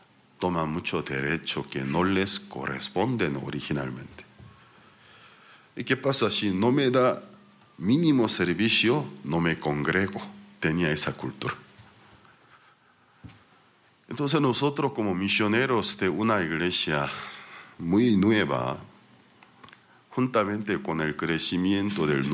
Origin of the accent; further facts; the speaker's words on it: South Korea; Spanish is a second language; now in Paraguay; yo vine de Corea